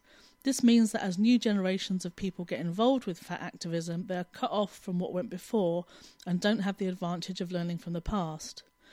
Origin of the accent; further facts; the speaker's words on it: United Kingdom; I live in London in the UK and I'm British, though don't feel much attachment to that nationality. I'm queer, from a working class background, white, middle aged